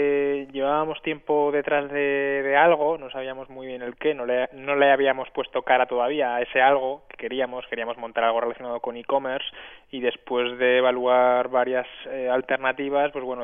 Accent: Huesca, Aragon, Spain; now in Zaragoza, Spain; nosotros somos de Huesca

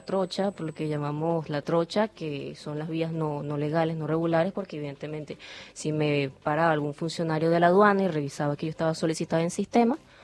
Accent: Venezuela; moved away as an adult; precisamente la razón por la cual me vine de Venezuela fue por un tema de persecución política.

